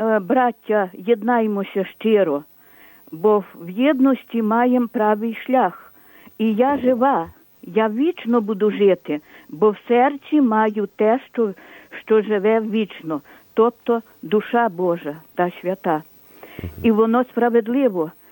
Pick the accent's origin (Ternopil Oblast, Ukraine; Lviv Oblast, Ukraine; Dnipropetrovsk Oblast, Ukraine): Ternopil Oblast, Ukraine; Я з Тернополя, з Тернопільщини, вірніше, поза села. … мені 84 роки.